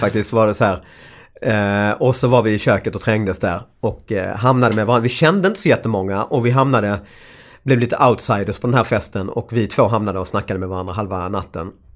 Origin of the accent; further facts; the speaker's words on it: India; Jag fick förklara att jag är indier, så jag älskar elefanten.